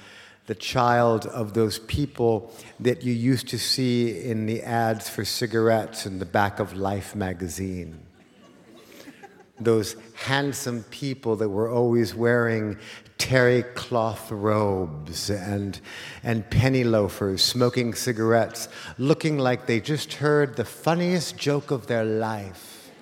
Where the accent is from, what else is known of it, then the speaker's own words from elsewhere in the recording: Los Angeles, California, United States; born there; I was born in Los Angeles, in a house, in a canyon, that was in a nest of palm trees